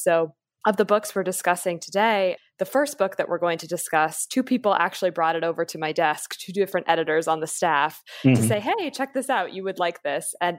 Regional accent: Oregon, United States; I'm originally from the West. I'm from Oregon. So it's a move closer to family

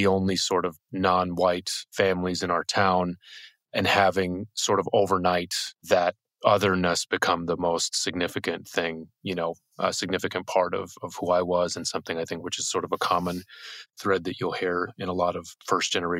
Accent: Boston, Massachusetts, United States; I grew up here in Boston, in the Boston area, I guess.

